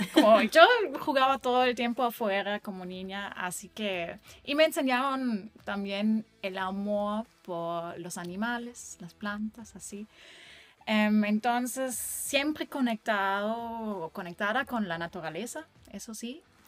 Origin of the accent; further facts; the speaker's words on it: southwest, Germany; accent: French; Spanish is a second language; Yo nací en un, bueno, pequeña ciudad, pero muy pequeña, en Alemania. En el suroeste, muy cerca de la frontera con Francia.